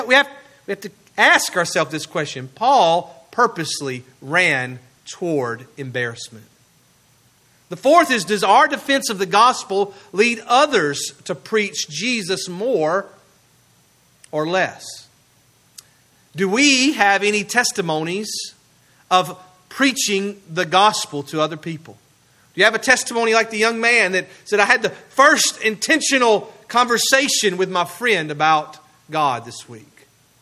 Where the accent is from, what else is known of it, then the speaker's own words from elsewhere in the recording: Mississippi, United States; That last word's a mouthful for me. I'm from Southwest Mississippi.